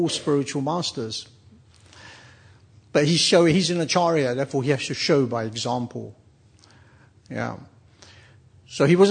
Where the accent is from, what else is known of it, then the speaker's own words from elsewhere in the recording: London, United Kingdom; I can see you're not, sorry, I'm from London, that's what they say in London, what's your problem?